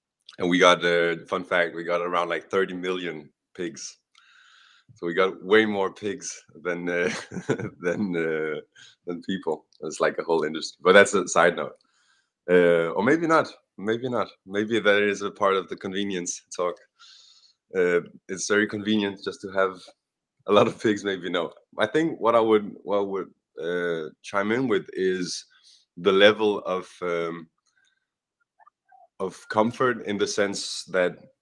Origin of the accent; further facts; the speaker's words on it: Italy; I grew up in Italy. So I actually didn't go to the Danish school system.